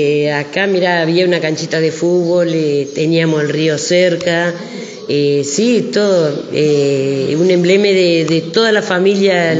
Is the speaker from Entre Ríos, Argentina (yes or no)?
yes; Gualeguay, Entre Ríos, Argentina; Bueno, en mi pueblo, digamos. Uh-huh. Porque por mi nombre nadie me conoce, la mayoría nadie me conoce, pero por mi sobrenombre sí, la mayoría de Gualeguay.